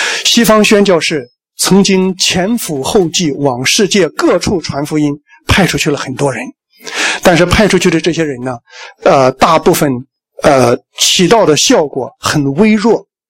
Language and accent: Chinese; China; 那么我们中国人开始骄傲，非常骄傲，所以我们叫中国啊，我们是中心的国啊，我们的人是华人，是最漂亮的民族